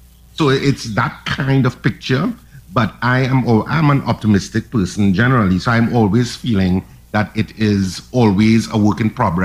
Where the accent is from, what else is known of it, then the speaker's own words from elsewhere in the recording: Trinidad & Tobago; I'm from Trinidad